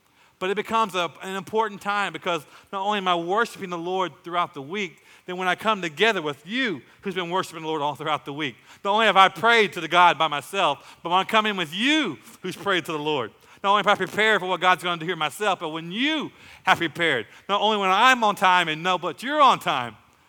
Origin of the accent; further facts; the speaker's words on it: Muskogee, Oklahoma, United States; And many of you don't know this, but I was raised in Muskogee, Oklahoma.